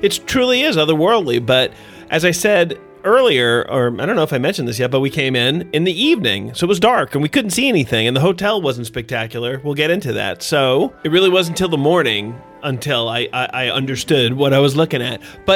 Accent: New York, United States; I grew up in New York, close to New York City, and for a large portion of my life in New York City

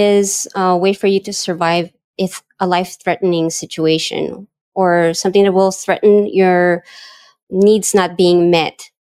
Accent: Manila, Metro Manila, Philippines; also born or lived in United States; I'm speaking from Manila right now. I'm both from here in the Philippines and the US, but I'm living here in the Philippines.

